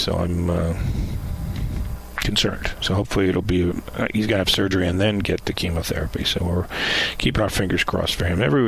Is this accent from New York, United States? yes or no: yes; New York, United States; I'm from New York